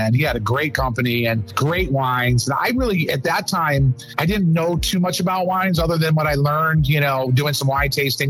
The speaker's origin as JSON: {"language": "English", "town": "Buffalo", "region": "New York", "country": "United States", "moved": "as an adult", "lives_now": "Fort Myers, United States", "said": "And then I moved to from Buffalo. That's where I'm from. I moved from Buffalo to Fort Myers the day after I graduated high school to help my parents open a business."}